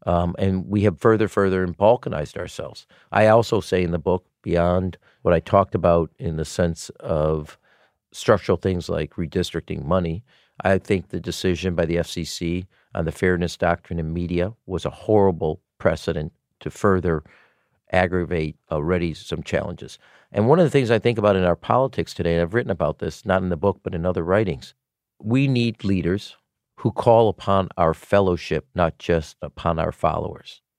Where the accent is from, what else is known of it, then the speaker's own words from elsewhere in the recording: Chicago, Illinois, United States; He was from downstate Illinois. I was from Chicago.